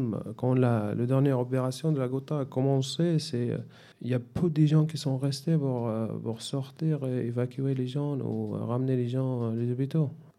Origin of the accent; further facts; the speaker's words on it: Syria; moved away; Moi, je viens de la Syrie, je ne suis jamais allé dans le nord de la Syrie.